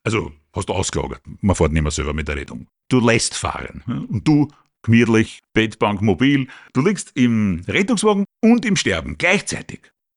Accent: Austria; Bei uns in Österreich setzt sich das nicht durch.

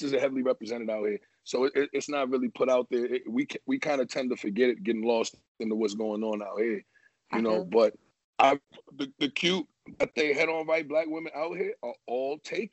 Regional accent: New York, United States; now in Georgia, United States; I grew up in New York around nothing but apple trees. I grew up eating apples my whole life, all right? I moved down to fucking Georgia.

